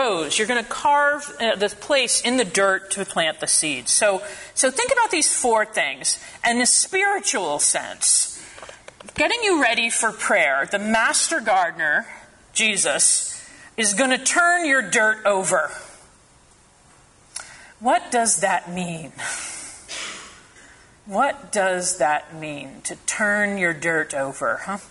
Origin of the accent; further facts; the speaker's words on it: New England, United States; I grew up in New England